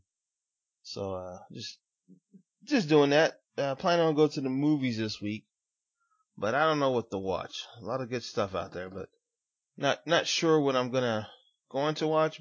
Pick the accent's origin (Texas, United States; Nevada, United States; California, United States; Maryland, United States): Nevada, United States; Las Vegas; In Las Vegas, yeah, for me, being born and raised in Las Vegas, I'm ready for any and every party.